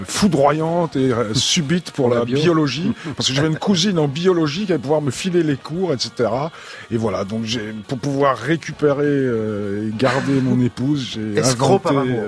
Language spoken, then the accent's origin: French; Belgium; Je suis belge, hein, excusez-moi.